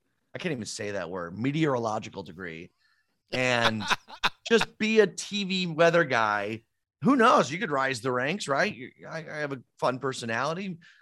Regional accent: Downers Grove, Illinois, United States; I grew up in Downers Grove, so I shouldn't even say that, but you know what I mean?

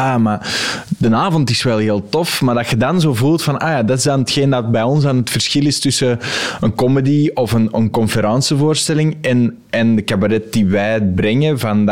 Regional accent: Belgium; Als Belg kun je dat niet goed snappen.

